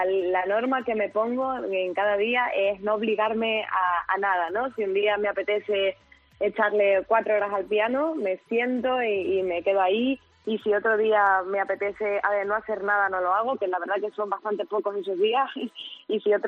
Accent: Tenerife, Canary Islands, Spain; Pero sí es un lugar, yo creo que un lugar especial para mí. Es mi tierra, es Tenerife.

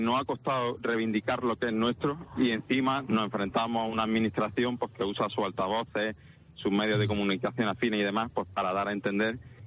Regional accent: Andalusia, Spain; moved away as an adult; now in Canary Islands, Spain; yo soy de Andalucía, yo llevo aquí ya en Canarias desde 2013, llevo 10 años.

